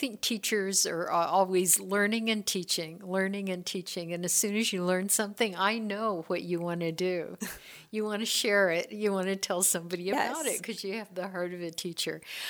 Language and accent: English; Illinois, United States; I grew up in Illinois, so, you know, I always say I grew up in the middle of a cornfield